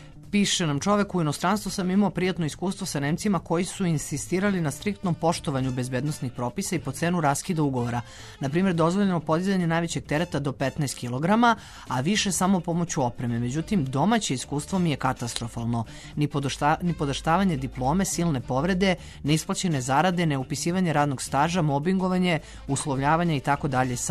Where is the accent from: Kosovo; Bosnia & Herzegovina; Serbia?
Bosnia & Herzegovina; Republika Srpska; Kod nas u Bosni i Hercegovini, u Republici Srpskoj, je potrošni materijal.